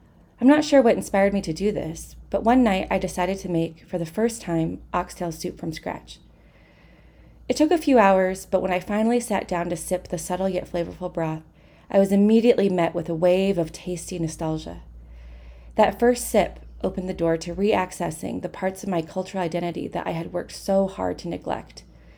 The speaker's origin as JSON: {"language": "English", "region": "Michigan", "country": "United States", "tie": "born or raised there", "said": "I grew up in Southwest Michigan, the daughter of two immigrant parents from Taiwan."}